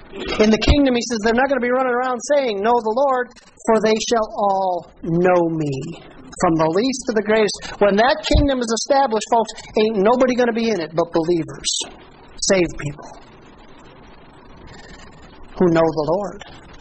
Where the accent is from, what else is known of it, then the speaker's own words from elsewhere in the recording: Stager, Illinois, United States; If you know anything about Stager, it's no big deal to be from Stager, Illinois. Not a bad place, but nothing fancy about us.